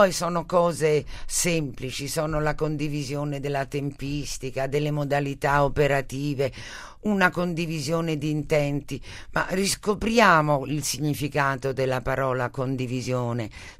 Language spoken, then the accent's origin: Italian; Rome, Lazio, Italy; Io sono romana, sono legata fortissimamente alla mia città